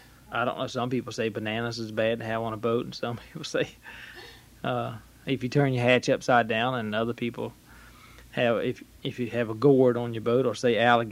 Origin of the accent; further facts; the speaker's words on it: Fernandina Beach, Florida, United States; born there; I was born in Fernandina Beach, January 12, 1949.